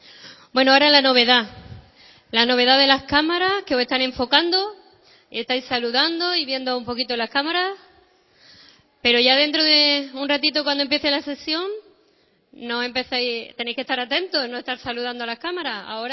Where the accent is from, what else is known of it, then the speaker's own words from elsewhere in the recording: Granada, Andalusia, Spain; Y antes me ha preguntado alguien que de dónde era. Yo soy de una ciudad que está al sur de España, que se llama Granada.